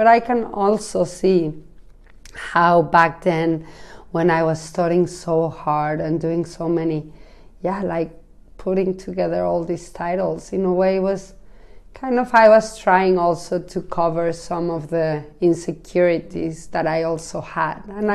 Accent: Mexico; I come from Mexico, and of course in Mexico that it's even more because it's still Latin America

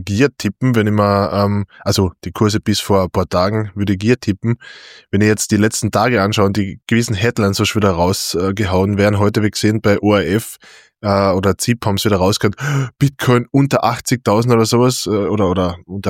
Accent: Austria; aber auch bei uns in Österreich viele Firmen, die einfach innovativ sind

